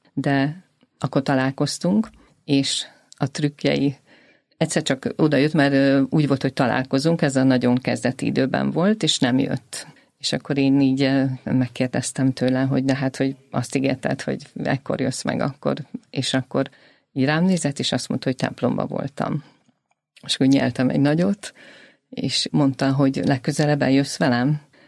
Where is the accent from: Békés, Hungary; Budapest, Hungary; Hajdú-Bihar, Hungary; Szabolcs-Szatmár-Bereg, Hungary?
Hajdú-Bihar, Hungary; Debrecen; born there; Én Debrecenben születtem, és mint tudjuk, Debrecen református nagyváros, és reformátusnak lettem keresztelve.